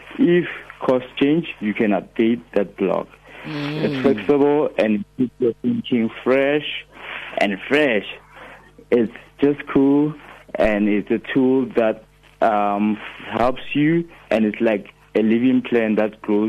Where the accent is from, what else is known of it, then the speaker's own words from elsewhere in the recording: Krugersdorp, Gauteng, South Africa; I'm from Kruger's Dorp West in Mohali City.